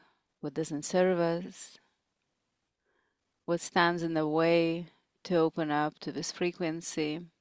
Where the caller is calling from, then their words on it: Monastir, Monastir Governorate, Tunisia; I'm tuning in from Tunisia, from Monastir.